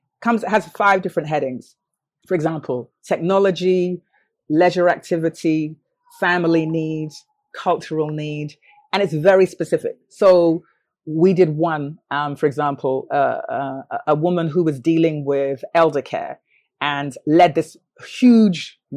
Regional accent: Ghana; also born or lived in New York, United States; I lived in New York for almost a decade. So as a creative migrant, I came across it all the time. I'm Ghanaian

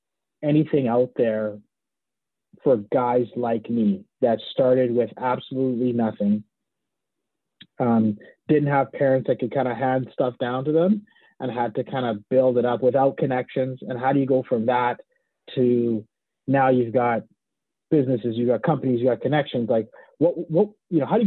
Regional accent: Canada; born there; two of us were born in Canada. I was born in Canada. And, you know, my mom came over as a nanny

